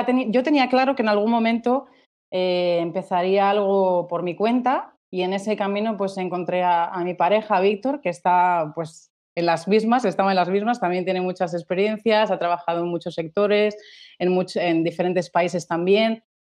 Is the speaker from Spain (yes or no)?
yes; Spain; now in Gozo, Malta; Soy española, pero vivo en Gozo, en Malta.